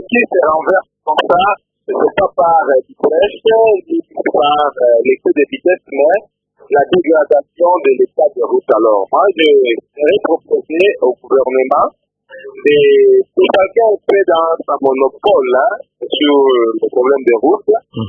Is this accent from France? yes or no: no; Lubudi, Lualaba, DR Congo; Chez nous à Lubudi